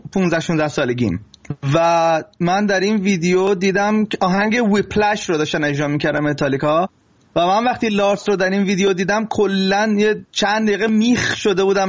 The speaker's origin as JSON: {"language": "Persian", "country": "Iran", "moved": "yes", "said": "از ایران مهاجرت کردم"}